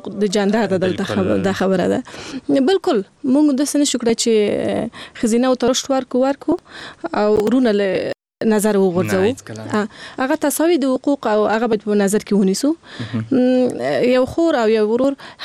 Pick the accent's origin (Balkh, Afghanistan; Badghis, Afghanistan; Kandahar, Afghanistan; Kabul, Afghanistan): Kabul, Afghanistan; born or raised there